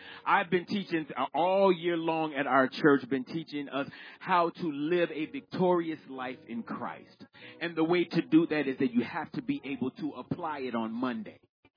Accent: Chicago, Illinois, United States; although I was born and raised in Chicago, my mom and my dad are from Mississippi, so they raised me right.

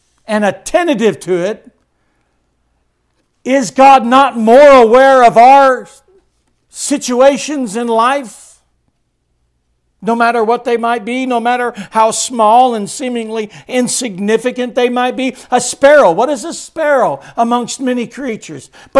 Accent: San Diego, California, United States; I grew up on the West Coast in San Diego.

